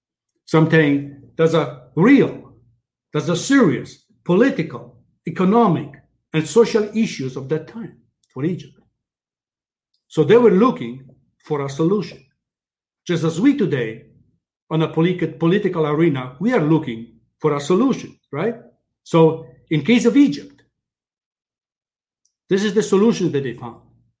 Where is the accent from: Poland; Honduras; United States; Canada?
Poland; moved away; let's say like me, I came from Poland